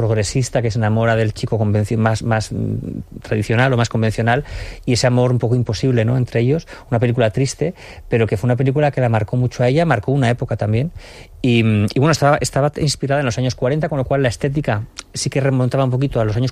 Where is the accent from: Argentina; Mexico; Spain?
Spain; como española